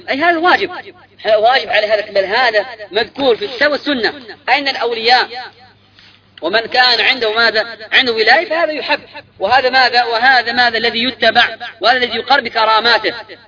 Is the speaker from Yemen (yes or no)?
yes; Yemen; أو عندنا في اليمن أو في المشرق أو في المغرب